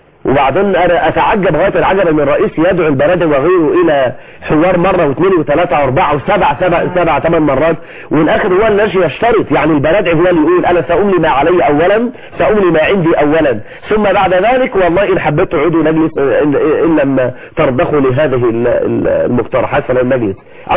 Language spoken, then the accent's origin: Arabic; Egypt; على بلدنا مصر